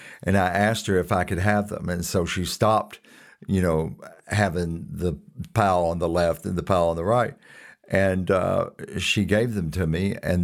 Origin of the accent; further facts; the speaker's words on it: Winchester, Kentucky, United States; I was born in Clark County in Winchester, Kentucky in 1950. Went to the local Catholic school there, St. Agatha Academy.